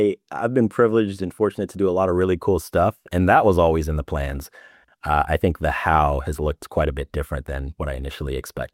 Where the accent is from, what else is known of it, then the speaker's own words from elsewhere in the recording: United States; For all intents and purposes, I'm American